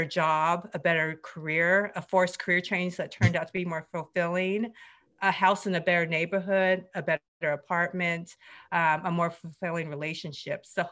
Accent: South Korea; Because I'm originally from Korea, and I was orphaned in Korea.

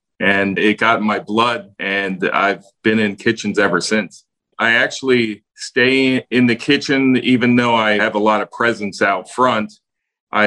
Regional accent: Hershey, Pennsylvania, United States; I grew up in Hershey, PA. You know, my dad played for the Hershey Bears and we got all the chocolate we wanted for free. But that was a great town to grow up in for what I do, because that town is all built on hospitality.

